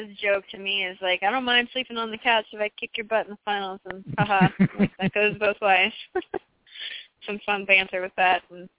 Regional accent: Texas, United States; So being that that's in my home state, I'd like to do well there.

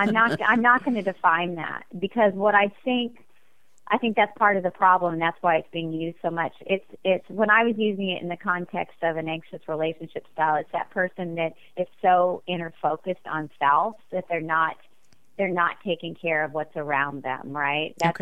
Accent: West Virginia, United States; I'm originally from West Virginia. That's why I have the double name.

